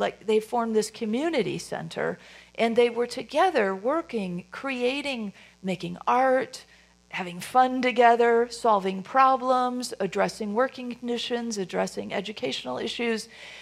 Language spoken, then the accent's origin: English; Chicago, Illinois, United States; She was a pioneer, and she was a real heroine in my hometown of Chicago, where she had a settlement house called the Hull House.